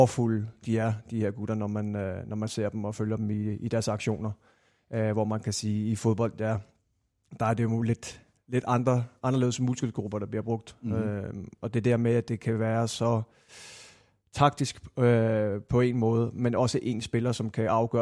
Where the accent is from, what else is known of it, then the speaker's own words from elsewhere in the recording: Glostrup, Capital Region of Denmark, Denmark; born there; Nej, Glostrup.